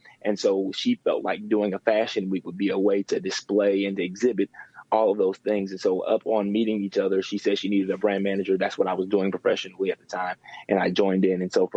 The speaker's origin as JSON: {"language": "English", "town": "Indianapolis", "region": "Indiana", "country": "United States", "tie": "born or raised there", "lives_now": "New York, United States", "said": "I'm actually an Indianapolis native, born and raised in Indianapolis. I moved to New York some years ago, and I actually live there now."}